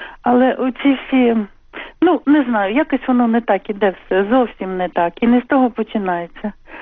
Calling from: Kyiv, Ukraine; я з Києва.

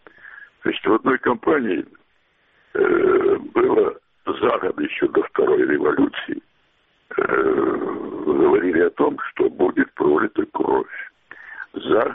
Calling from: Kyiv, Ukraine; Добрый вечер, Киев.

